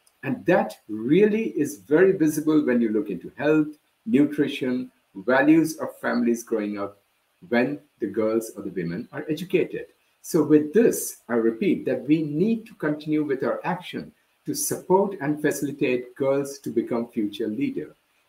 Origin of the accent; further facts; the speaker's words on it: India; I'm originally from India, which is also a Commonwealth nation.